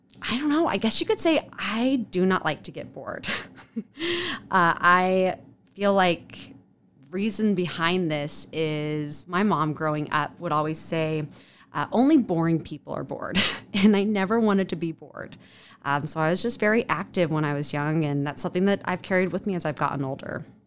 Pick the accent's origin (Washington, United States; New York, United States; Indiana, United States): Washington, United States; Spokane; born there; I was born in Spokane, Washington.